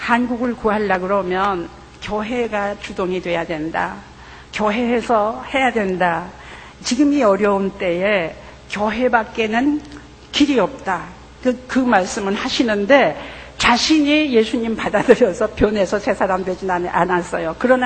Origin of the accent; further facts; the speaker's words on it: Pyongyang, North Korea; 평양 사람이고 그러니까 평양 고향이 같으니까 나이도 비슷하고 하니까